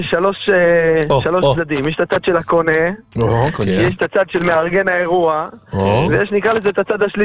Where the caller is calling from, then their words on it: Shlomit, Southern District, Israel; אני... אני משלומית מדרום עוטף עזה